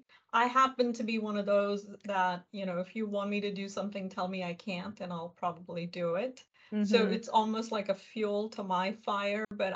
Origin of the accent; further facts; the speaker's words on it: India; you can tell I'm Indian